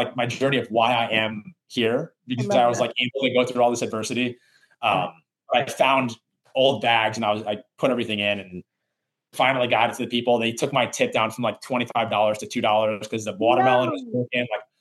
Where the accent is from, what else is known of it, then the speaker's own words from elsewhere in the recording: Connecticut, United States; because I was from Connecticut, went to New York City, and I interviewed for a job in New York.